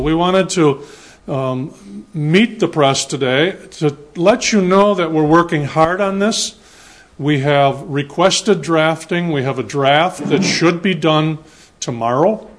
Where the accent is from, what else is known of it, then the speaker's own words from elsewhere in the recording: Racine, Wisconsin, United States; from Racine.